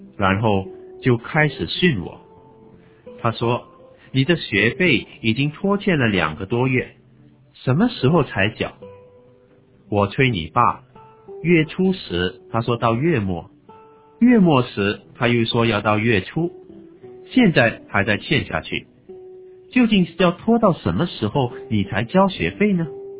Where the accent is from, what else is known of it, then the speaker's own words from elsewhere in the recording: Hong Kong; 1957年4月2日，我出生在香港的一个贫困家庭。